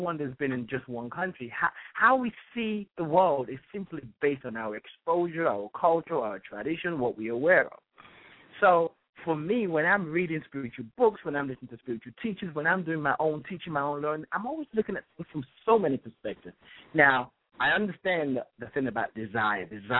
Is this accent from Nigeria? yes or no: yes; Nigeria; also born or lived in England; I was born in England. I'm Nigerian. I was born in England. I've lived in Nigeria. I've lived in England. I've lived here.